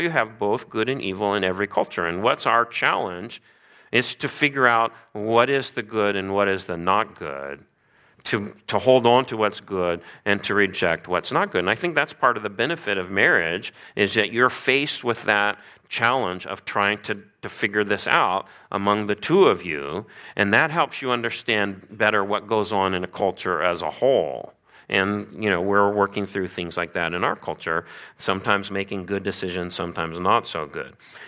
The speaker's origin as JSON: {"language": "English", "region": "Missouri", "country": "United States", "tie": "born or raised there", "said": "that's probably a good experience for me to have growing up in Missouri and not experiencing much cross-culturally."}